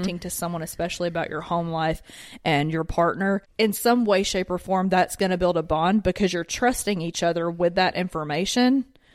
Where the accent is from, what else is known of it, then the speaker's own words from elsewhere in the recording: the South, United States; when I'm from the South, I've been here my entire life, and he's from up north.